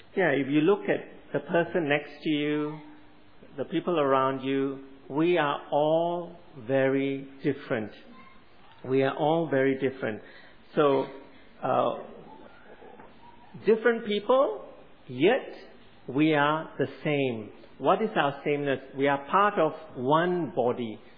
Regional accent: Malaysia; I remember growing up in Malaysia

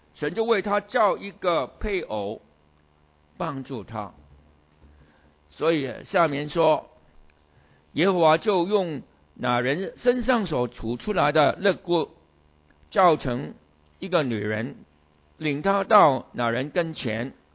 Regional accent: China; 我们中国人有这样说法，大登科是什么啊？

